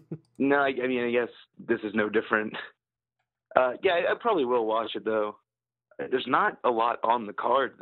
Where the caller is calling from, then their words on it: Delaware, United States; from Delaware.